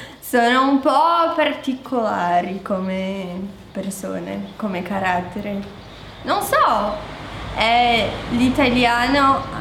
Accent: Brazil; Italian is a second language; essendo anche brasiliana, come ha già detto, che siamo molto caldi

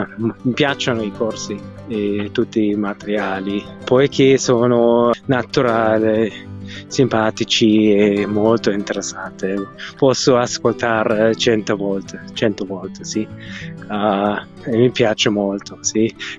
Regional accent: North Germany, Germany; Italian is a second language; vengo dal nord della Germania, imparo l'italiano per 3 mesi e mezzo adesso

